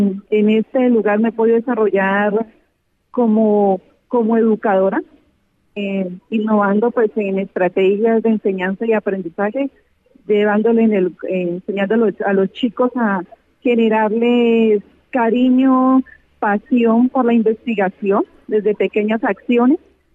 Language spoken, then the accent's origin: Spanish; Timbío, Cauca, Colombia; Yo soy oriunda de Tindiro, Cauca, un municipio al sur de Popayán, de la capital blanca del país, y estudié en una institución pública conocida como en Colegio Mixto Carlos Albán.